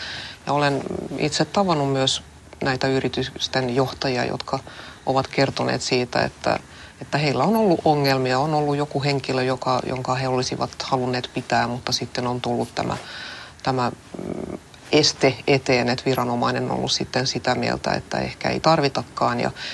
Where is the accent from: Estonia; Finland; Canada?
Finland; Jakobstad, Ostrobothnia; Esimerkiksi mun kotikaupungissa, niin meillähän on